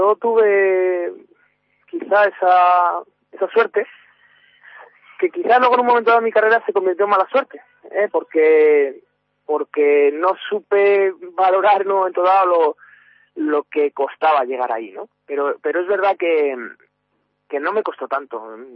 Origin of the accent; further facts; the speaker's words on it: Fuenlabrada, Community of Madrid, Spain; Pues precisamente de los festejos populares de mi pueblo, de Fuenlabrada, y de los pueblos de alrededor